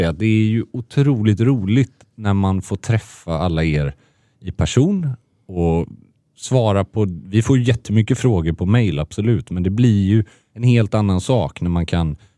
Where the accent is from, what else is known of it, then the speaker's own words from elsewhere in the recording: Gothenburg, Västra Götaland County, Sweden; där skäms jag lite att jag som gammal göteborgare inte har haft koll på det här